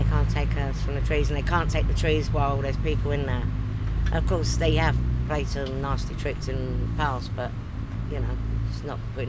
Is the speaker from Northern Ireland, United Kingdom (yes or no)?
no; London, United Kingdom; Yeah, I was born bred in London, yeah.